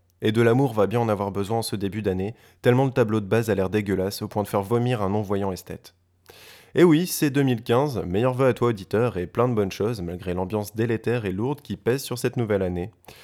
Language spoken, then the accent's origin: French; France; Et en tant que Français qui voit ça depuis l'autre continent, ça fait mal au cœur.